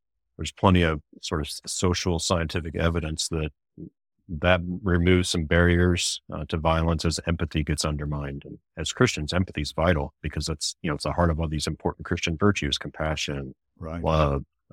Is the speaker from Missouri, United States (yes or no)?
yes; Kansas City, Missouri, United States; I grew up in Kansas City, so I'm a Chiefs fan